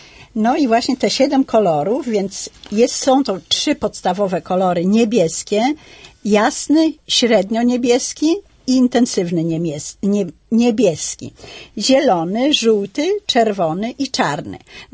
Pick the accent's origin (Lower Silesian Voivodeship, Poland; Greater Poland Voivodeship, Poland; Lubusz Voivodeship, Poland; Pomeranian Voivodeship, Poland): Pomeranian Voivodeship, Poland; Tak, jestem rodowitą Kaszubką.